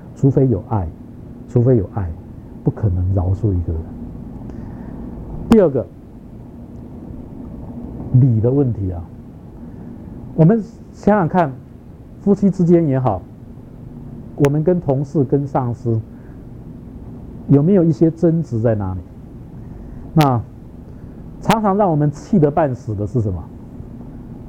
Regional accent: China; 这个我们中国人特别注意这一点哈

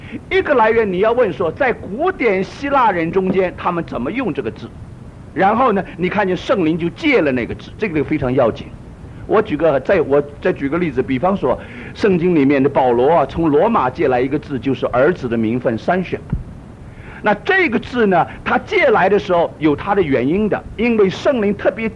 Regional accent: China; 那么我们中国人讲道讲得很习惯的

